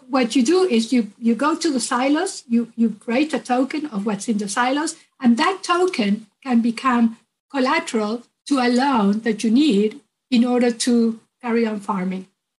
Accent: Uruguay; As you know, I'm originally from Uruguay.

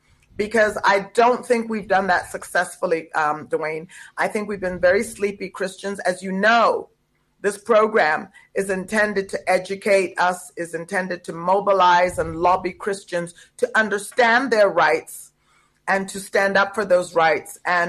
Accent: South Africa; As a South African, This right is espoused under the Constitution.

